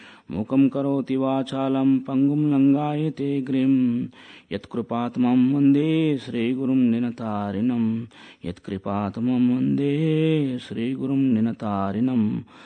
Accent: India; You know, I'm from India, but I'm not criticizing, but I'm telling the fact.

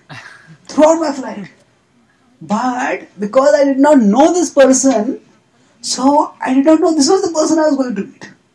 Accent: India; now in United States; So, I came from India to America.

